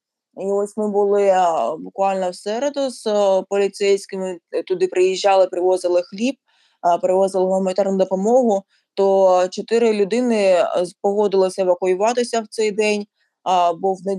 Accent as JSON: {"language": "Ukrainian", "region": "Luhansk Oblast", "country": "Ukraine", "tie": "born or raised there", "said": "Луганщина – це мій рідний регіон, то я туди так частенько намагаюся заїжджати"}